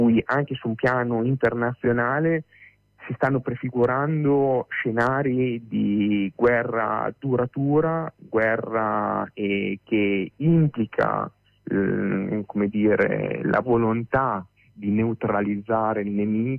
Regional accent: Reggio Emilia, Emilia-Romagna, Italy; io sono di Reggio Emilia, qui a Reggio Emilia

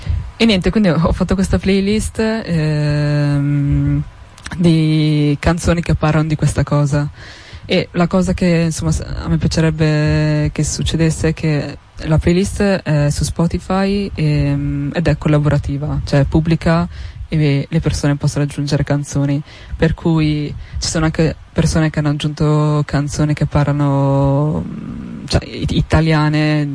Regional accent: Morocco; Io sono marocchina, quando vado in Marocco sono l'italiana

